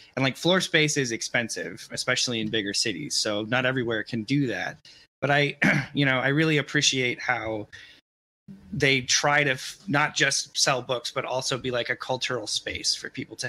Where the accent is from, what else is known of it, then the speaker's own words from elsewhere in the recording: Richland, Washington, United States; my hometown bookstore that I grew up visiting a lot was Adventures Underground in Richland, Washington, which is, you know, a small town in the middle of the desert.